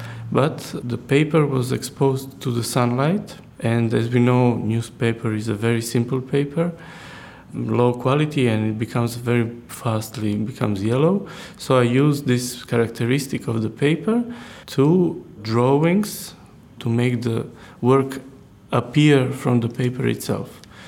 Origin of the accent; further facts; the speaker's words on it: Rijeka, Primorje-Gorski Kotar County, Croatia; English is a second language; I come from Croatia, where from one town called Rijeka, where I was born and where I still live now.